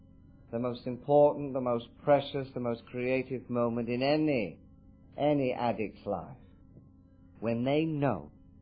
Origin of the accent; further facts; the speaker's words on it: England, United Kingdom; the bluey green eyes, the fact that I'm English, my mother being called, those are things I cannot change.